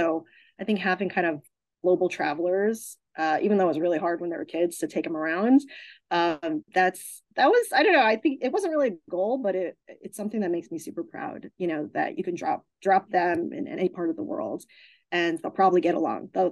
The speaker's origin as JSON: {"language": "English", "region": "New York", "country": "United States", "tie": "born or raised there", "said": "I loved growing up in New York. It's not the easiest place to grow up in, but I think it makes you a very strong adult and just, you know, kind of street savvy."}